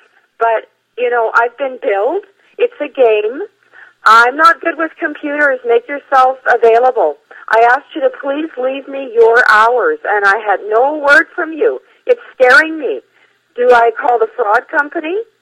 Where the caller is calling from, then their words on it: Oliver, British Columbia, Canada; I'm calling from Canada, British Columbia. Do you know where that is? It's in Oliver.